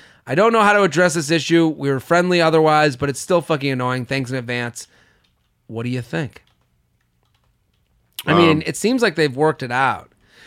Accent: Needham, Massachusetts, United States; I used to take cabs when I would go home to Boston. I'm from Needham.

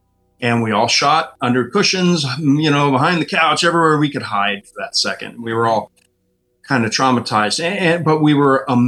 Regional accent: Burbank, California, United States; I grew up in Burbank, California. This was a triplex.

